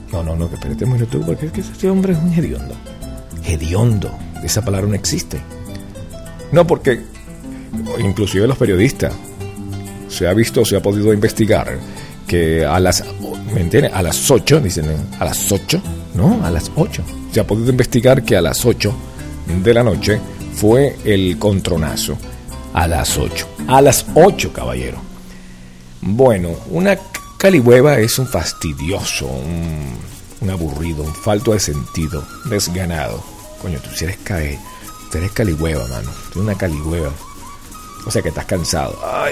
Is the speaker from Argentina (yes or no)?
no; Venezuela; now in Mexico; Pero yo soy venezolano y yo no hablo así.